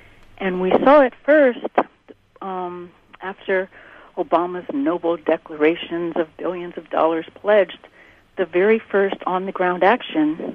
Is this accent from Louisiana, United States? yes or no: yes; New Orleans, Louisiana, United States; also born or lived in Haiti; New Orleans, which is my hometown where I was born, raised, and live, and Haiti, which is a country that I've been living and working in and out of for 35 years now